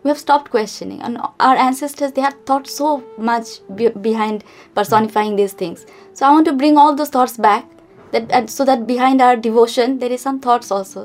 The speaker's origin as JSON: {"language": "English", "town": "Darjeeling", "region": "West Bengal", "country": "India", "tie": "born or raised there", "said": "because maybe I grew up in Darjeeling, so a lot of Tibetan culture, you know, monasteries and things happen there."}